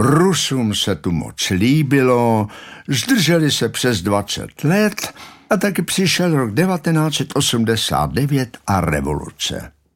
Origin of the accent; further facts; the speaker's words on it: Prague, Czechia; born there; Narodil jsem se v Praze v dubnu 1938. Nebyl mi ještě rok a přišli Němci.